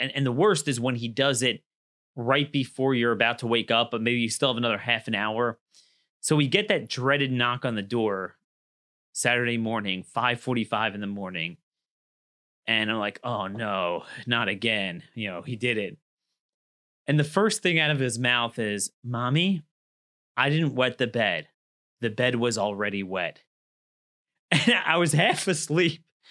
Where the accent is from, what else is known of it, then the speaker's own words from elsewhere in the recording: Maryland, United States; We saw my home state of Maryland, thanks to the work we've done here